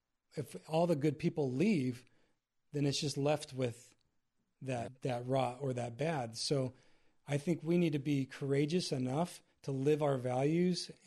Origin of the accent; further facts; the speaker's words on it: Arizona, United States; I grew up near Tucson, and Tucson is the University of Arizona, the Wildcats.